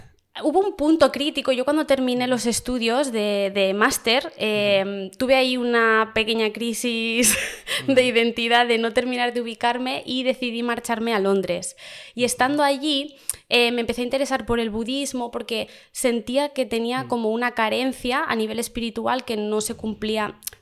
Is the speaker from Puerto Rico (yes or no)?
no; Toledo, Castilla-La Mancha, Spain; born there; Pues soy catalano-manchega. Este es un concepto nuevo que me he inventado yo. Básicamente porque nací en Toledo, pero en mi corazón está Cataluña.